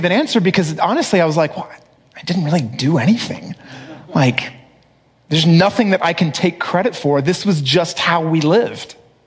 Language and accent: English; Madrid, Community of Madrid, Spain; I grew up in Madrid, and I want to show you a photo of, this is our family in Madrid, circa 1994, maybe.